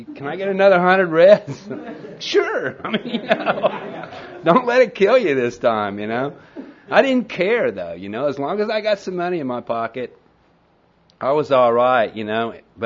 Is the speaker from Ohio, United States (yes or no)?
no; Oklahoma, United States; And you know, I'm from Oklahoma, so, you know, I'm used to that kind of watery beer, you know.